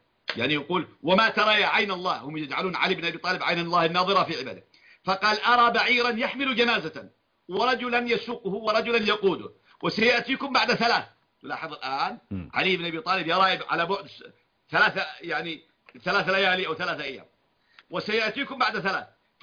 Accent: Yemen

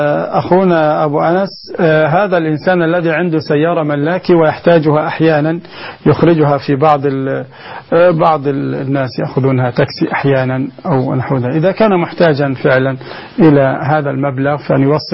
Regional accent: Egypt; طبعا عندنا في مصر يزرعون الأسماك

